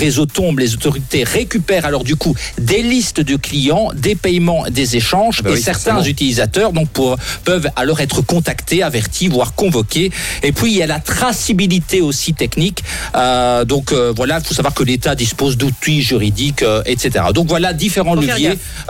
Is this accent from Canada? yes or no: no; Belgium; ça pourrait également arriver chez nous en Belgique